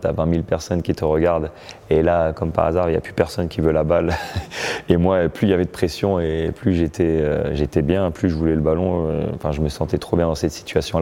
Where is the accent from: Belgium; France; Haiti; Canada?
Belgium; born there; j'ai un père américain, j'ai une mère hollandaise, je suis né en Belgique et je suis français. Donc j'ai un peu grandi, on va dire, avec les deux cultures.